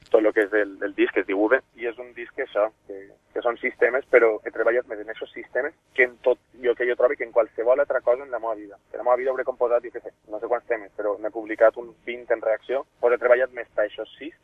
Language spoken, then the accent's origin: Catalan; Pego, Valencian Community, Spain; El poble de Pego, no puc estar més orgullós de ser d'on soc.